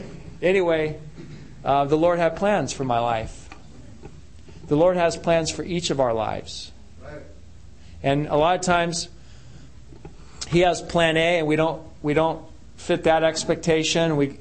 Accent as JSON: {"language": "English", "town": "Seattle", "region": "Washington", "country": "United States", "tie": "born there", "said": "Well, I was born in Seattle, Washington, to an unwed mother. She had an affair with a Turkish sailor who was in Seattle for 6 months."}